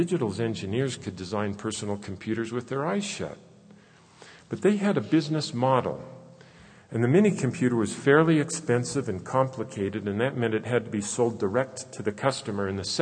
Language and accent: English; Salt Lake City, Utah, United States; I remember when I grew up in Salt Lake City and my dad worked in the ZCMI department store there.